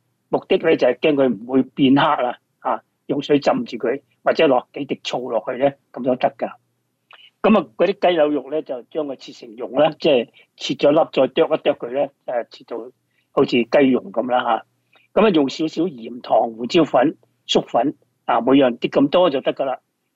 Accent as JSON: {"language": "Cantonese", "country": "China", "said": "咁我哋中国人咧，多数咧就系做咩啊？可以炒啦，可以即系蒸啦、煮啦"}